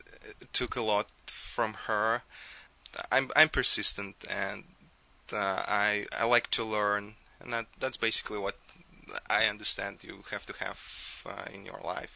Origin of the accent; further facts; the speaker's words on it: Russia; I came from Russia, and when I was growing up, that was kind of a hard time.